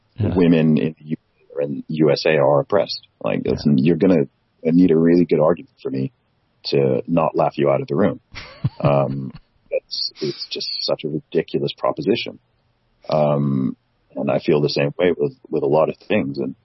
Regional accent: Saudi Arabia; I'm like, dude, I grew up in Saudi Arabia.

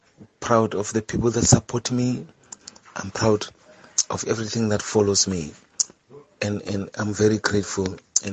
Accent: Khayelitsha, Western Cape, South Africa; I'm from Khayelitsha.

